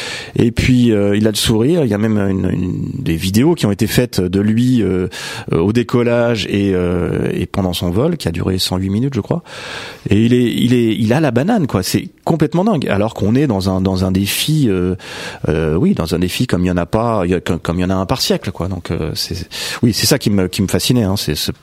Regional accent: Bouffémont, Île-de-France, France; quand j'étais gamin, à Bouffémont, justement, je regardais les avions qui passaient au-dessus de ma tête en finale

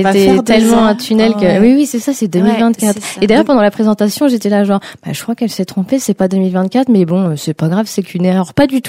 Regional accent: Île-de-France, France; born there; J'ai ma famille, oui, qui vient de là-bas. Moi, je suis née en Île-de-France dans le 94. Mais vu qu'on a beaucoup déménagé de par le métier de mon papa

